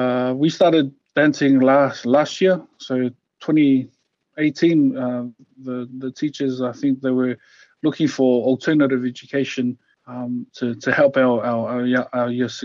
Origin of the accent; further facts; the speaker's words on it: New Zealand; I think when I grew up, growing up in New Zealand, I was able to watch my older cousins